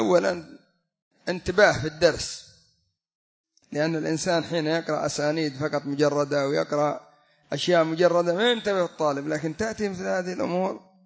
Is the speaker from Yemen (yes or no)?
yes; Yemen; لا سيما عندنا في اليمن أصحاب معهد القضاء الأعلى